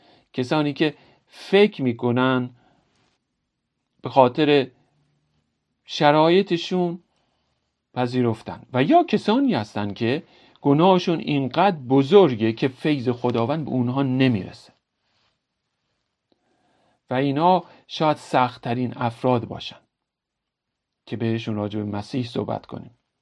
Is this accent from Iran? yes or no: no; United States; من در شهری که بزرگ شدم در امریکا، شاید اوضاع یک مقدار بهتر بود